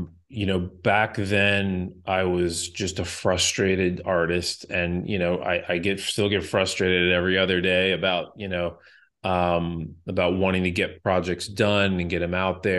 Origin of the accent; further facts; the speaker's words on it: Bethesda, Maryland, United States; So I started looking at film schools and chose one that was close to my hometown of Bethesda, Maryland, which was American University.